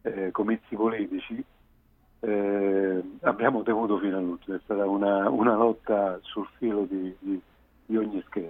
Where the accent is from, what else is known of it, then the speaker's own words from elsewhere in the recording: Rome, Lazio, Italy; now in Siena, Italy; pur essendo romano vivo nel Senese da oltre 15 anni.